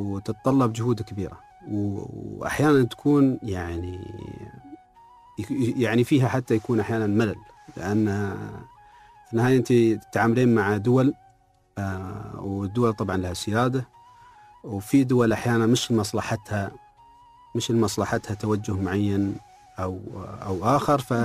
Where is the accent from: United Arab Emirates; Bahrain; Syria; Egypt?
United Arab Emirates